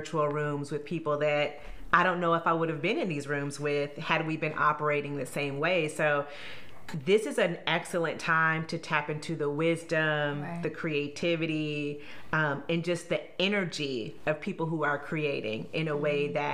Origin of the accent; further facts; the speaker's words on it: Indiana, United States; When I think about myself as a little brown girl growing up in Indiana, not seeing women in these powerful positions